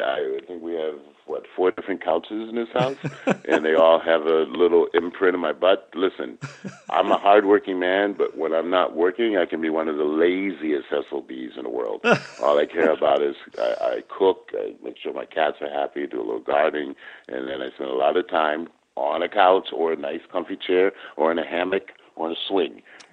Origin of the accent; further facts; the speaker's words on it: Hartford, Connecticut, United States; Yeah, I grew up in Hartford, Connecticut